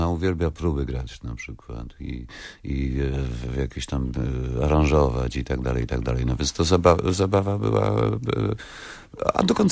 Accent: Wrocław, Lower Silesian Voivodeship, Poland; ja jestem wrocławianinem. I praktycznie takim wrocławianinem, który nawet we Wrocławiu nie zna ludzi

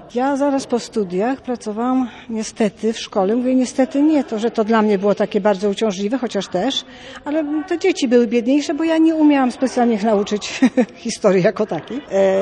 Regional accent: Gdynia, Pomeranian Voivodeship, Poland; ja jestem gdynianką z urodzenia. Prawie, że całe swoje życie dorosłe, dzieciństwo spędziłam w Gdyni.

